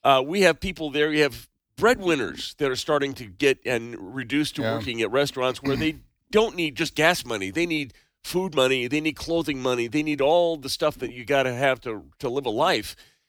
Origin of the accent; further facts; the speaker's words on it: California, United States; My home state. I'm so proud.